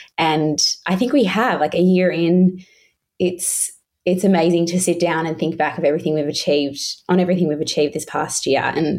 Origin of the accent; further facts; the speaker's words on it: Melbourne, Victoria, Australia; we're both from Melbourne, so we were in all the Melbourne lockdowns